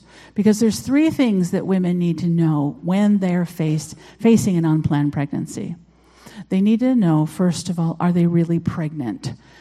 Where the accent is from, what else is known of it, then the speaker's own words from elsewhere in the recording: Rochester, New York, United States; now in Warsaw, United States; as Pastor Jack has already said. We're from Warsaw. My husband and I met actually in Rochester, where we grew up, and then I met him when I was 16.